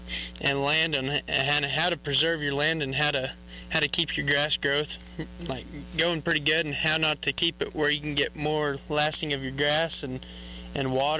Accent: Fartwell, Texas, United States; I'm from Fartwell, Texas. I've grown up around the feed yards and a little bit on the ranch around the Sand Hills in West Texas on the border of Texas and New Mexico.

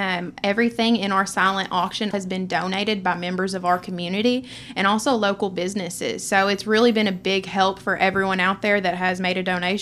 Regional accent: Cushman, Arkansas, United States; now in Batesville, United States; So I have been living in Batesville, but obviously I'm from Cushman. All of my family lives there on my dad's side.

